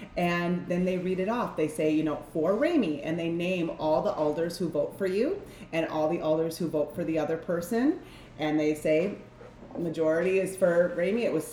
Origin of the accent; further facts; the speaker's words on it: Madison, Wisconsin, United States; now in Sheboygan, United States; So I moved to Sheboygan 9.5 years ago. I'm originally from the Madison area, but I've also lived in the North Woods of Wisconsin and New York City and other cities in Wisconsin.